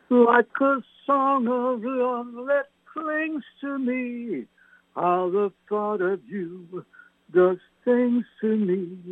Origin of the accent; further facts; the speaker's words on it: Canada; born there; I have a lot of relatives in England. My parents were English. I was born in Canada.